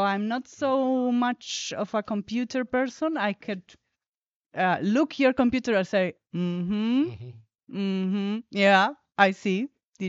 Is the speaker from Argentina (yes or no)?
yes; Argentina; I come from Argentina. I work there in several projects.